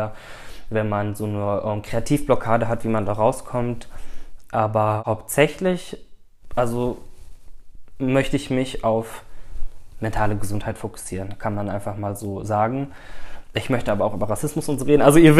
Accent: Turkey; Dadurch macht es meinen Namen einfach türkisch, dadurch, dass dieser … da ist. Und ich bin ja auch Türke, also ich habe kein arabisches Blut oder so.

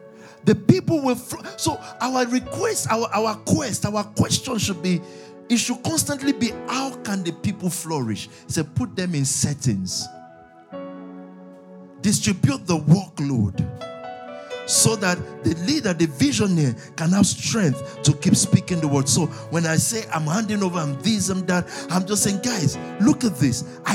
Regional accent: Nigeria; Let me be clear. I'm African. I'm Nigerian second. I'm African first.

